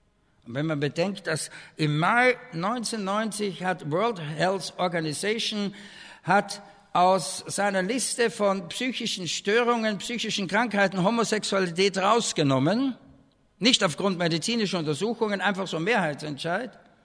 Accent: Austria; Naja, und ich bin ja Österreicher, die reden so breit.

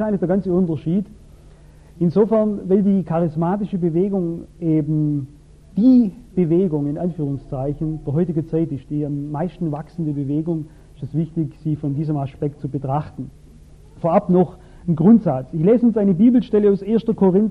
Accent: Albstadt, Baden-Württemberg, Germany; Es war in Albstadt, in Tailfingen, meinem Heimatort, war etwas, das ich seither nie mehr erlebt habe.

